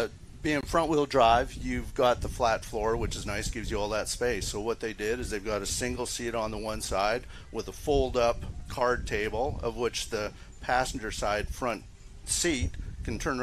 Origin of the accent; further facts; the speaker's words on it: Canada; now in United States; I grew up in Canada.